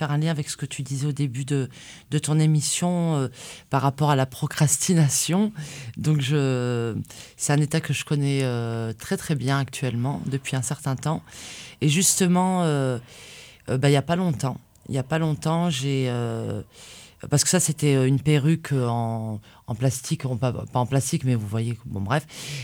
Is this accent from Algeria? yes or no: yes; Algeria; moved away as an adult; étant donné que je suis née en Algérie, que j'ai vécu jusqu'à l'âge de 19 ans